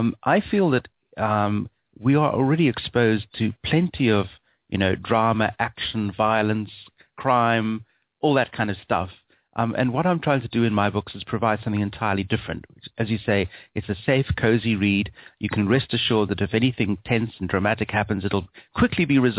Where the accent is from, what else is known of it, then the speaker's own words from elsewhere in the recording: Zimbabwe; also born or lived in London; now in Perth, Australia; after growing up in Zimbabwe, I lived in London, where, of course, there's far more access to teachings and books and what have you. And then I subsequently moved to Australia in 1998